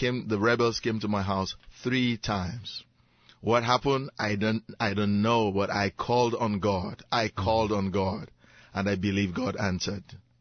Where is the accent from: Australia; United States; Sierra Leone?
Sierra Leone; Oh, I come from West Africa. You know, Sierra Leone was once a British colony. English is taught in school. It's an official language. So that's why I speak English this way.